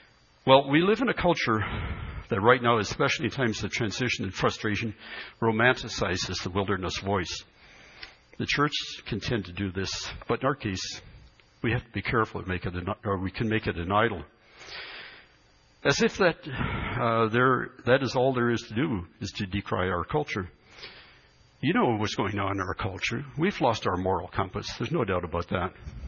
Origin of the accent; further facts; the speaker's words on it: Saskatchewan, Canada; Where I grew up in Saskatchewan, we didn't have anything like that.